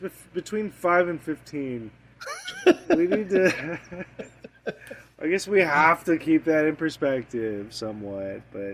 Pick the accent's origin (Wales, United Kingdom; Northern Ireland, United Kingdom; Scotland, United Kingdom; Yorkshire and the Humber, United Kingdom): Scotland, United Kingdom; I'm Scottish.